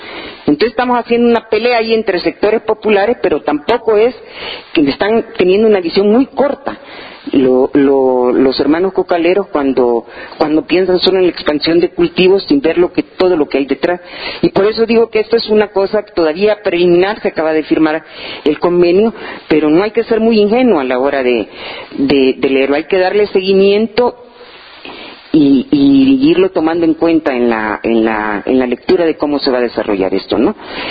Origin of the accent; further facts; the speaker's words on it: Bolivia; nuestra lucha como pueblo boliviano